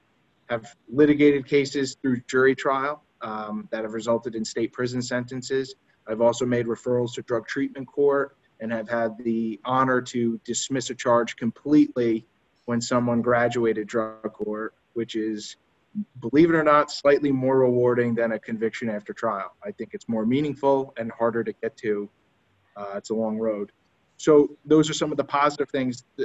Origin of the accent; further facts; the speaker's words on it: Ellenville, New York, United States; Born and raised in Ulster County, Ellenville, actually, a proud Ellenville graduate here.